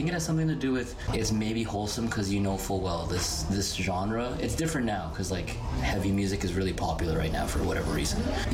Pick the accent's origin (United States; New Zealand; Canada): Canada; Saskatchewan; a lot of people from the hardcore scene that I grew up in Saskatchewan